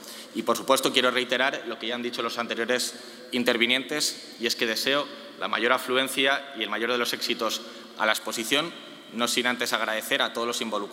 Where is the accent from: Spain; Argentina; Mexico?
Spain; lo mejor que tenemos como sociedad y como españoles, ¿no?